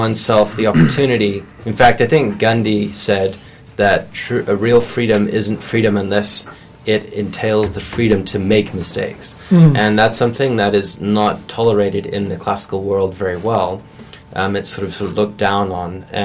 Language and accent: English; South Africa; I grew up in South Africa, and I arrived in 1990 when I was 6 years old